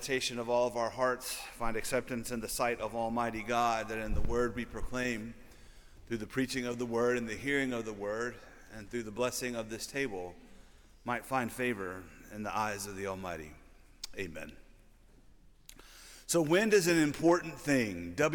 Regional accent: Louisiana, United States; Many of you all know that I'm from Louisiana, and so in early September 2005, after Katrina had devastated the places that I loved on August 29, 2005, I went home

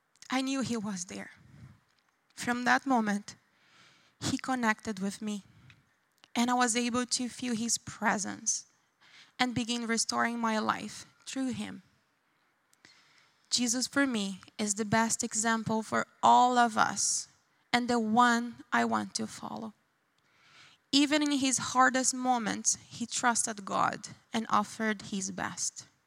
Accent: Brazil; So I grew up in Brazil in a family with faith.

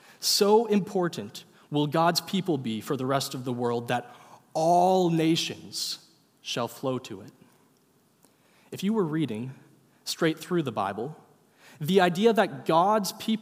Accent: St. Cloud, Minnesota, United States; And growing up in St. Cloud, Minnesota, that store was Eckroth Music.

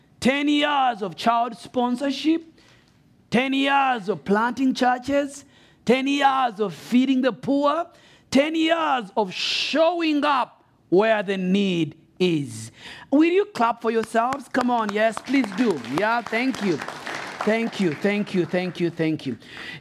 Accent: Rwanda; I'm here from Rwanda, and I came with my brother here.

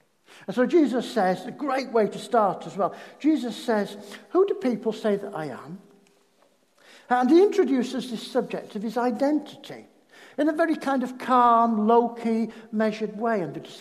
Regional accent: Yorkshire and the Humber, United Kingdom; I'm a Yorkshireman, so it's not a neutral question.

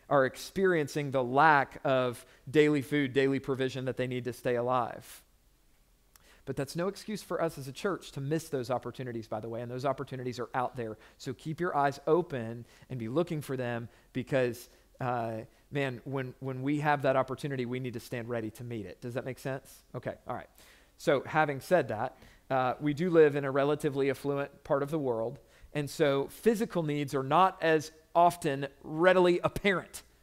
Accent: Orlando, Florida, United States; When I was in high school, I grew up in Orlando, and I would make the drive from my house on the northwest side of Orlando to the southwest side of Orlando

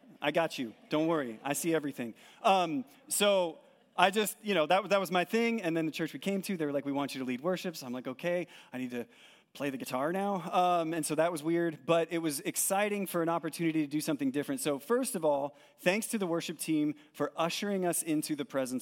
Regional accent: Aledo, Texas, United States; I was born and raised here in Aledo.

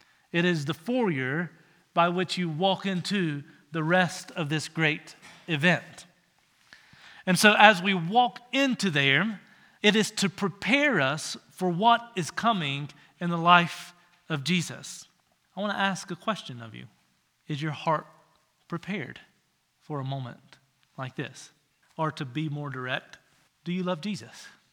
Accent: Virginia, United States; Growing up in Virginia, I had the great opportunity of taking a field trip

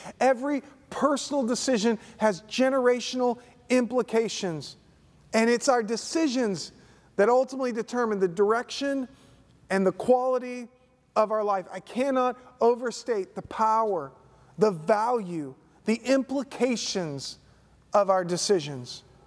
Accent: Southeast, United States; I grew up in the Southeast, but to be honest with you, I don't remember much being told about Martin Luther King Jr.

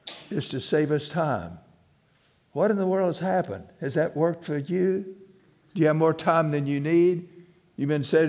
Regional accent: Missouri, United States; I knew he was from Tennessee, and I was from South Missouri.

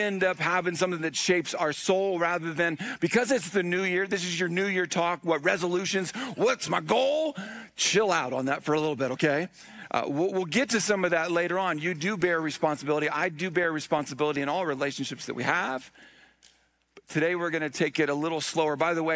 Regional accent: United States; The problem is, I'm an American.

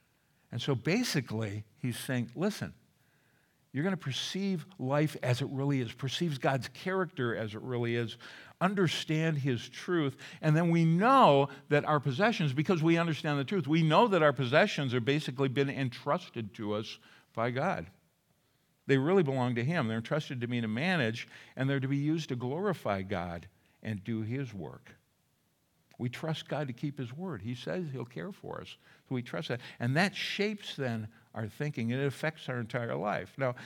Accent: Minnesota, United States; I grew up in Minnesota

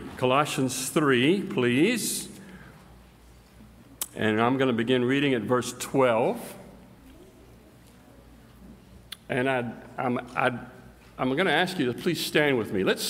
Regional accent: Suffolk, Virginia, United States; I am from Suffolk, Virginia. Does anybody know where Suffolk, Virginia is? It's a little south of here in the Hampton Roads area.

